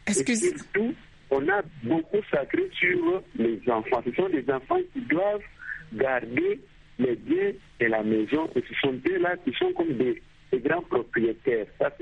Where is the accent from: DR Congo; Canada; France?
DR Congo; Et chez nous, en République démocratique du Congo, nous avons deux options.